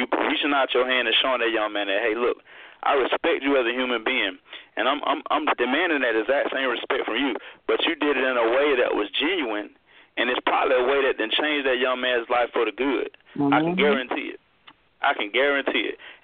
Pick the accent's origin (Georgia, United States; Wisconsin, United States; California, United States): Georgia, United States; Macon; I remember growing up in Macon where, you know, 97.9 WIBB and all of the other stations in the local surrounding area were out there